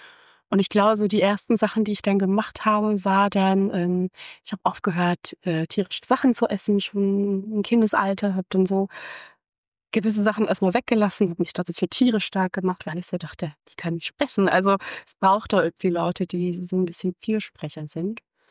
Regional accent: Hamburg, Germany; Ich habe vorher in Regensburg gearbeitet und studiert und dann dachte ich mir so, ich will zurück in meine Heimatstadt Hamburg

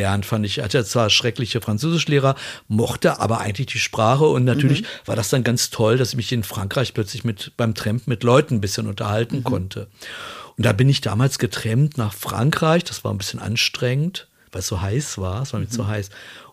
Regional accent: Wolfsburg, Lower Saxony, Germany; Genau, und ich komme ja aus Wolfsburg.

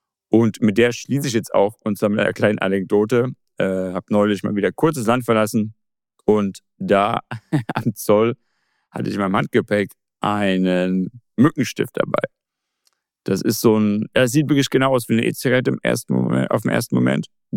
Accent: Germany; now in Guangzhou, China; natürlich bin ich in Deutschland aufgewachsen

